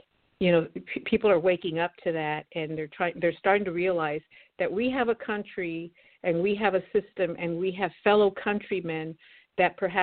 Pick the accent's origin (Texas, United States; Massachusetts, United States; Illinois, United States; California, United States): Illinois, United States; Chicago; So when I tell him about growing up in Chicago